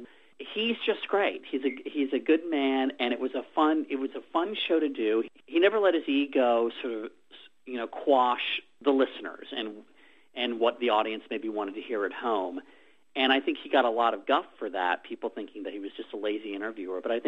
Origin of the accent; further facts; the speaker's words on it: Washington, District of Columbia, United States; I was a news junkie growing up. I grew up in Washington, D.C., that may be part of it, where politics are just sort of in the air